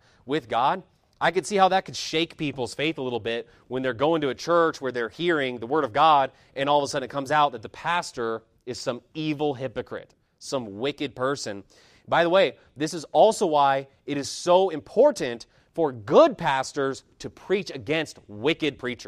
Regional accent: California, United States; born there; because, you know, I was born in California. I like California.

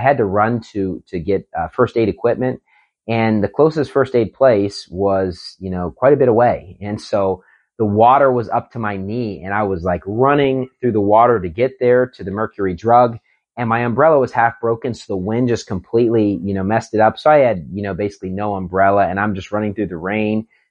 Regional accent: West Virginia, United States; I never thought about it growing up in West Virginia during the winter season where we'd have heavy snow.

